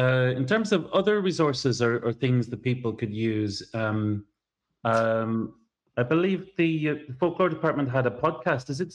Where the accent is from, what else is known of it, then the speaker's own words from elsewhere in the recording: Tyrone, Northern Ireland, United Kingdom; Yeah, because I'm from Tyrone, and unfortunately the 6 counties in the north were not included, sadly.